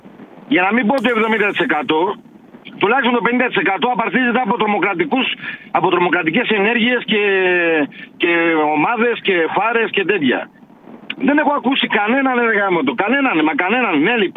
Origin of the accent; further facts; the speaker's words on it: Greece; moved away as an adult; Είμαι Έλληνας πολίτης, έτσι απλά οικονομικός μετανάστης. Με αναγκάστηκα να δουλέψω έξω